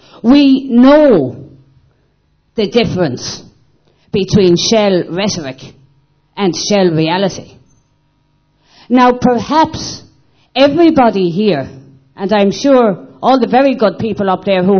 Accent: Connacht, Ireland; I come from County Mayo in Ireland, in the west of Ireland, on the periphery of Europe.

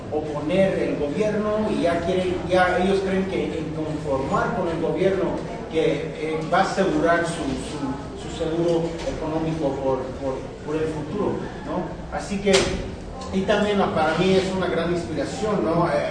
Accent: San Francisco, California, United States; vengo de San Francisco, California.

